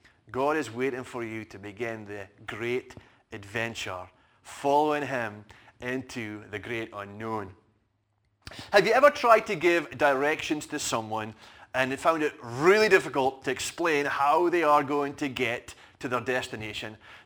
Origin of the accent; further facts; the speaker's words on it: Fraserburgh, Scotland, United Kingdom; I was on a run on Fraserburgh Beach, running away from my hometown of Fraserburgh